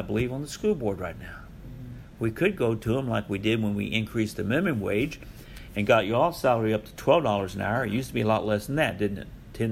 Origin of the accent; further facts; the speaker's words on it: Bossier City, Louisiana, United States; I was raised 6 years in Bossier City up north in Louisiana.